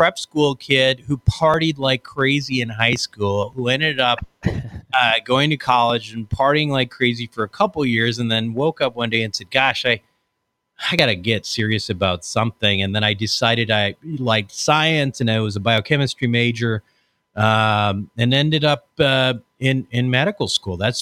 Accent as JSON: {"language": "English", "region": "Minnesota", "country": "United States", "tie": "born or raised there", "said": "I'm from Minnesota. I grew up there. I was a hockey player. I'd still consider myself a Minnesotan"}